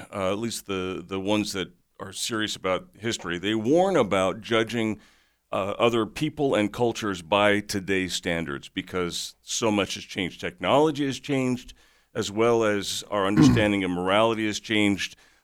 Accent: California, United States; growing up in California, a very non-racist state, by the way

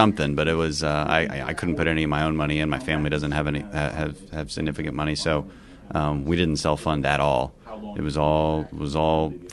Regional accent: Houston, Texas, United States; Houston. So, okay. Yeah, I'm an oil and gas family. You know, the second district is in the Houston area, and that's always been home.

